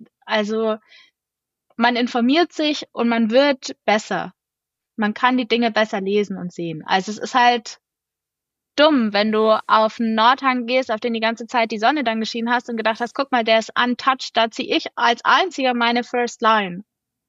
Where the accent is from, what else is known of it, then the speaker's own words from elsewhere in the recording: Ulm, Baden-Württemberg, Germany; In Deutschland. Meine beiden Eltern sind aber Brasilianer.